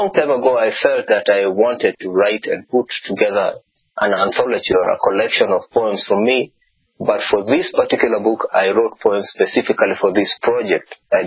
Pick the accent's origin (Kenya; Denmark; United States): Kenya; Kiambu County; I grew up in one of the satellite settlements outside Nairobi, that's in Kiambu.